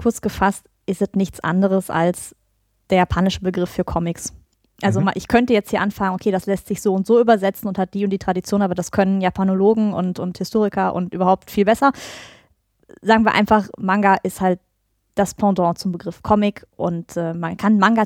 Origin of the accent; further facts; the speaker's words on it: Cologne, North Rhine-Westphalia, Germany; Ja, ich komme aus Köln